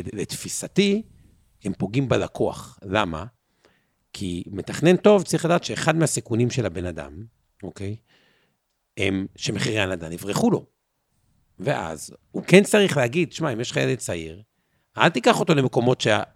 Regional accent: Haifa, Haifa District, Israel; אגב אני חיפאי

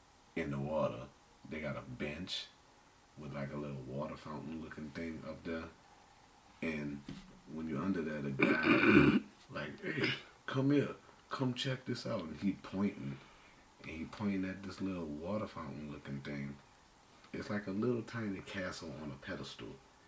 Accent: New Orleans, Louisiana, United States; I felt that I was from New Orleans. I could go to Puerto Rico and walk around.

